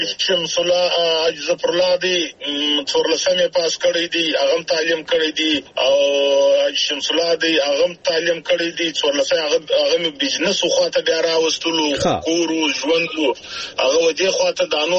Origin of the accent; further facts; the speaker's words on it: Zhob, Balochistan, Pakistan; زه د ژوب یم د ژوب پلانکی زه یم